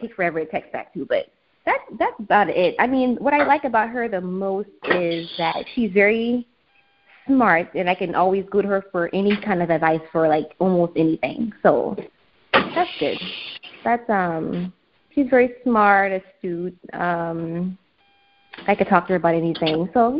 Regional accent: West Ashley, South Carolina, United States; No, I'm from West Ashley.

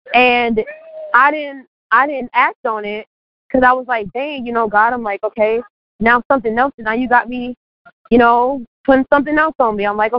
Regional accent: St. Petersburg, Florida, United States; born and raised in St. Petersburg, Florida. I'm a native.

